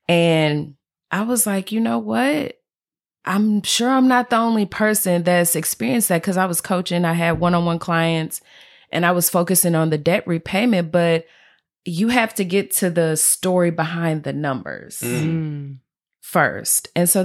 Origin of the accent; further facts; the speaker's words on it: St. Louis, Missouri, United States; moved away as an adult; now in Dallas, United States; I was back in 2012 when I made a transition from my hometown, St. Louis, to Dallas. I took a leap of faith and I was like, I'm tired of being in St. Louis.